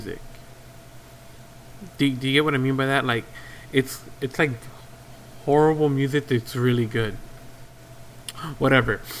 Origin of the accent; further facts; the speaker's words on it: United States; I'm just American. I don't take offense to that. I am American.